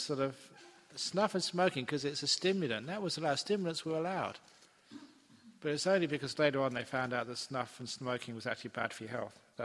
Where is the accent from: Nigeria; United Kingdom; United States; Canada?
United Kingdom; England; as soon as I came off, you know, the mother's milk, you're into tea as an English person.